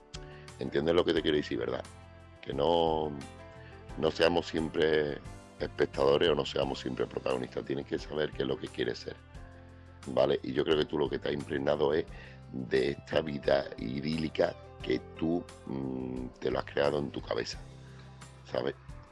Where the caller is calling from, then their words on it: Seville, Andalusia, Spain; corresponsal de Sevilla.